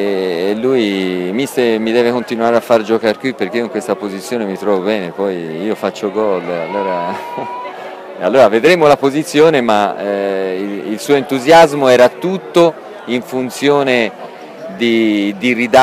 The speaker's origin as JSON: {"language": "Italian", "town": "Empoli", "region": "Tuscany", "country": "Italy", "said": "Io sono di Empoli"}